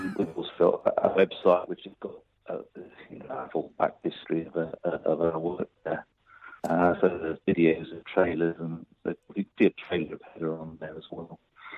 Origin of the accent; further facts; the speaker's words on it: Melton Mowbray, East Midlands, United Kingdom; Well, I'm from the East Midlands originally. So right. I used to live in Milton Mowbray.